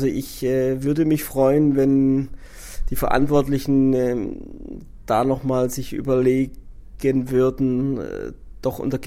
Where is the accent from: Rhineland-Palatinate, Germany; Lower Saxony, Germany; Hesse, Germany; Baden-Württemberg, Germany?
Baden-Württemberg, Germany; Fichtenau; aus meiner Heimat, bis nach Fichtenau, also bis zur fränkischen Grenze, was ja der Altkreis Crailsheim ist und somit auch zu Hohenlohe gehört